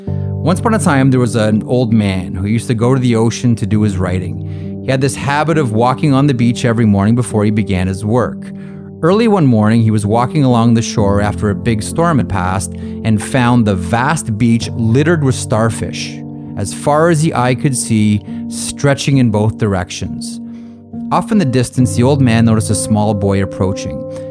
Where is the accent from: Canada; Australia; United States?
Canada; Even though I'm Canadian, most of my family lives stateside.